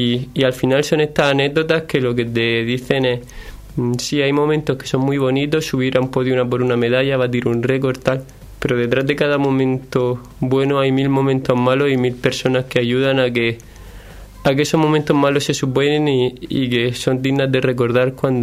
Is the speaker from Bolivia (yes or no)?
no; San Pedro del Pinatar, Region of Murcia, Spain; also born or lived in San Javier; yo soy un deportista de San Javier, que me he criado aquí en San Pedro del Pinatar, un pueblo San Javier de 33.000 personas, San Pedro del Pinatar cerca de esa cifra